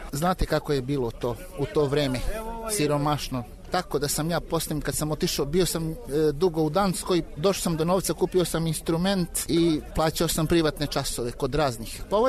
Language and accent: Serbian; Vienna, Austria; born there; also born or lived in Denmark; Ja sam rođen u Beču.